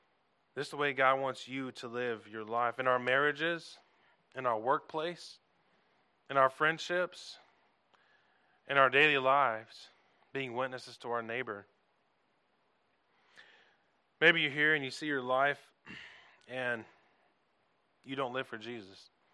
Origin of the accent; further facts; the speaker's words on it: North Carolina, United States; I'm from the South, you know, North Carolina.